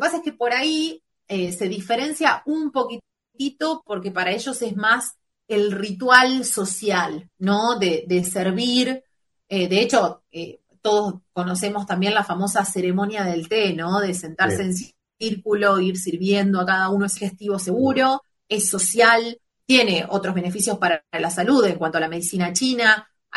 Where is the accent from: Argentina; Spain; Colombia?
Argentina; moved away; Acá como argentina que lleva varios años por estos lados, a veces me pasa que digo que soy de Argentina